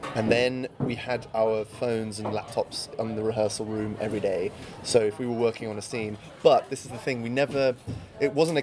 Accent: Switzerland; I grew up in Switzerland, so I was watching it in French.

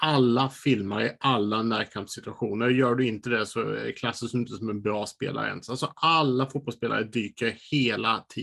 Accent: Sweden; Jag är svensk så jag tycker om hockey.

